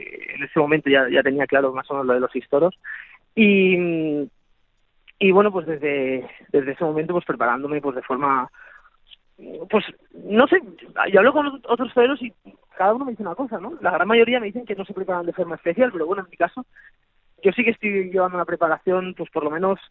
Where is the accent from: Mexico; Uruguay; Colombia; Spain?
Spain; Valencia, Valencian Community; yo soy valenciano, allá donde voy pues siempre pues siento el cariño de todos los valencianos.